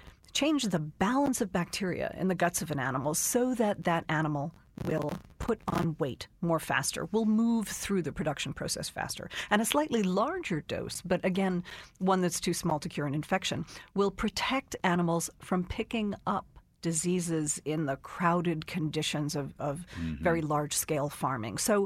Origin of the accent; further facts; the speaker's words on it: Georgia, United States; 1.4 billion of them in my home state of Georgia.